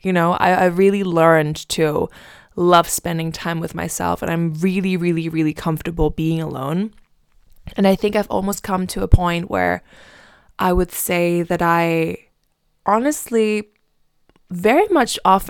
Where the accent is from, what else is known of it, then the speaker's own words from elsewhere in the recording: Germany; first language German; English is a second language; because obviously I grew up in Germany. It's my native language.